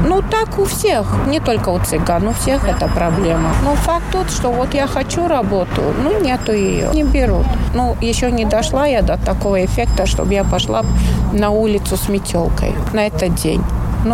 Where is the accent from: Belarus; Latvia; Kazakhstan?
Latvia; first language lv; Russian is a second language; Я латышка, я в школе латышской. И все у меня на латышском языке.